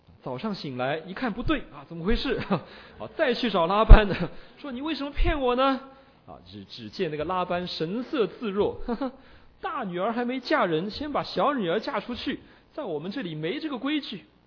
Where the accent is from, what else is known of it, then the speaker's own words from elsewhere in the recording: Shanghai, China; 那我们上海人叫做